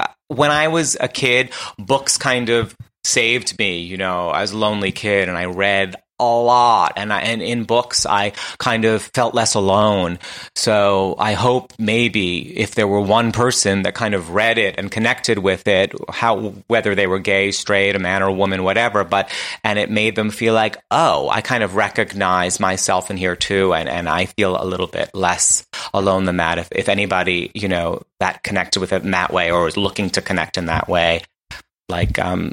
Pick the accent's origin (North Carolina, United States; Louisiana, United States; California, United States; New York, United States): New York, United States; Queens; You know, I'm from Queens.